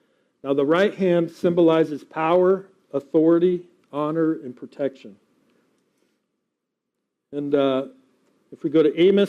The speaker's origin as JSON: {"language": "English", "region": "Colorado", "country": "United States", "tie": "born or raised there", "said": "The only reference I have is, you know, growing up in Colorado, we would go to we would go camping in early May down in central South Colorado"}